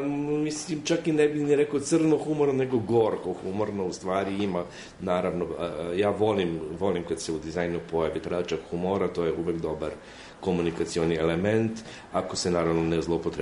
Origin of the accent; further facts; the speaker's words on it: Slovenia; now in Belgrade, Serbia; Ja sam po Slovenac po rođenju, bazično obrazovanje je također tamo, ali realno profesionalna karijera je beogradska, tako da ja sam u stvari, kad god me pitaju, odakle si iz Beograda.